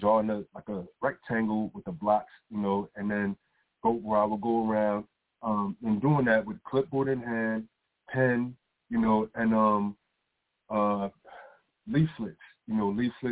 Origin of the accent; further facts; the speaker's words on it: Pennsylvania, United States; now in Chicago, United States; I'm from Pennsylvania, you know, but and I was at the time I was in prison in Pennsylvania, you know, but I've been living in, you know, Chicago over 10 years.